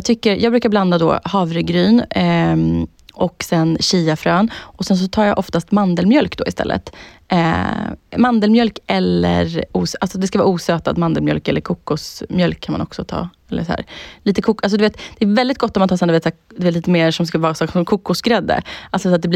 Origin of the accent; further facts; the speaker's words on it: Finland; men jag är ju finne.